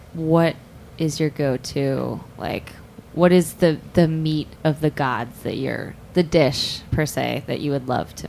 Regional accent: Texas, United States; I'm from Texas, and there's a place called Mardona Ranch that does buffalo hunts for women

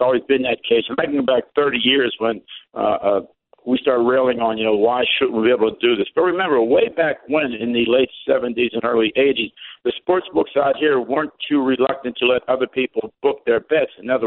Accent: Trafford, Pennsylvania, United States; I grew up in a little town called Trafford, Pennsylvania, which is about 22 miles east of Pittsburgh.

